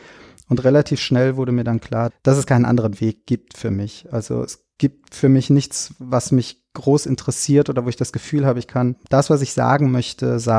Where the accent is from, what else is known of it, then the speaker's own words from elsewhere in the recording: Germany; Ich bin als Kind groß geworden in Deutschland, aber ich habe einen italienischen Vater und habe deswegen auch ganz, ganz viel Zeit in Italien verbracht.